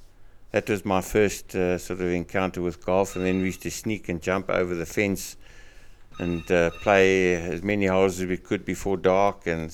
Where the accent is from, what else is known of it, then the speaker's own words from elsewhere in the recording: Modderfontein, Gauteng, South Africa; born there; I mean, I was born here in Modafinteen, and I was born in Lakeside, 1953.